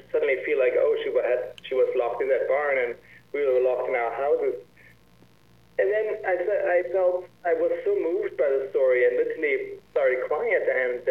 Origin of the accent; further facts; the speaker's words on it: Switzerland; I grew up with when I grew up in Switzerland. We didn't have a TV.